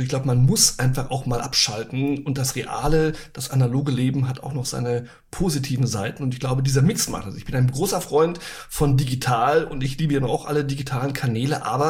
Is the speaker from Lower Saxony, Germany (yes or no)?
yes; Celle, Lower Saxony, Germany; Meine Heimat ist die Welt. Ich stamme aber aus Celle in Niedersachsen.